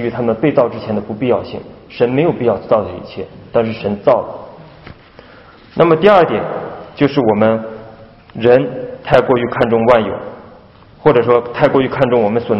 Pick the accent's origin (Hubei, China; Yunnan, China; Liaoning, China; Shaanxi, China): Liaoning, China; Dalian; 我是大连人虽然也是东北但说不出那个口音